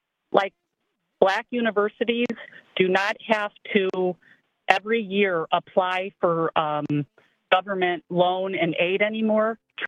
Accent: Midwest, United States; I grew up in the Midwest. My son lives up here in the Milwaukee area now, and I've been down in Florida for the last 6 years taking care of my parents.

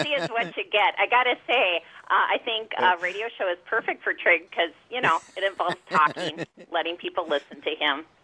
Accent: Wisconsin, United States; now in St. Paul, United States; I'm calling from Minnesota. I live in St. Paul. Whenever I go someplace and someone says, where are you from? I say, well, I live in Minnesota, but I'm from Wisconsin.

